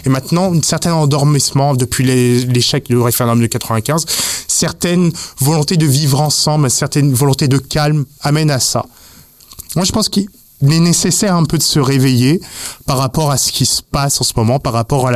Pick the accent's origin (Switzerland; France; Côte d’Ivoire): France; now in Canada; Donc en tant que Français qui vit au Québec et qui aime le Québec et qui y vit depuis des années